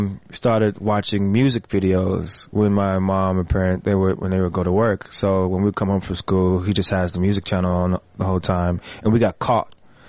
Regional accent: North Carolina, United States; born or raised there; also born or lived in Texas / Alaska / Tulsa; now in Los Angeles, United States

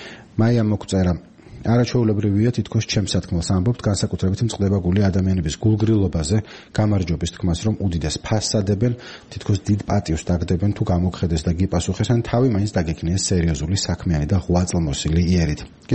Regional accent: Mtskheta, Mtskheta-Mtianeti, Georgia; ახლა მე მცხეთელი ვარ და იქ ვესალმებით ერთმანეთს.

